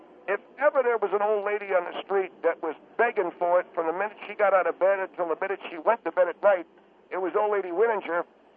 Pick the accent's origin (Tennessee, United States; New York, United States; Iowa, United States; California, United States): New York, United States; Buffalo; We grew up in the Buffalo, New York area, Mr. Hendry.